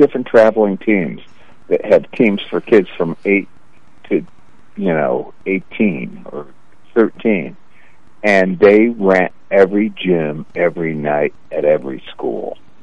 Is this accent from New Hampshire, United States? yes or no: no; South Bend, Indiana, United States; where when I grew up in South Bend, We had Church League. We had CYO League. We had Park League.